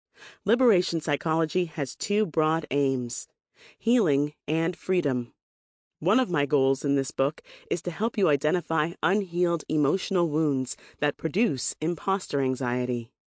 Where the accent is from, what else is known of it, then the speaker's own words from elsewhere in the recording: New York City, New York, United States; also born or lived in Lagos, Nigeria / Augusta, Georgia / Atlanta, Georgia; now in Houston, United States; I was born in Lagos, Nigeria, and immigrated to the United States at age 4. I grew up in New York City and Augusta, Georgia, in a two-parent, middle-income household.